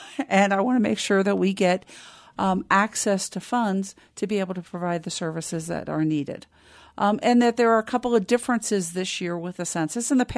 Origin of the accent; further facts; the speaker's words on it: Cincinnati, Ohio, United States; No, I was born and raised outside of Cincinnati, Ohio.